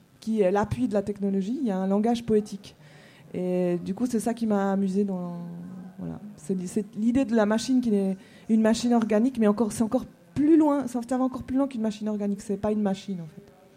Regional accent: Switzerland; ce qu'on dit en Suisse, parce que je suis suisse, hein.

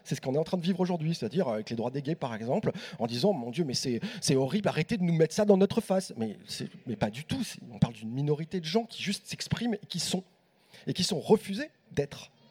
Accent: France; Je ne sais pas, je suis française.

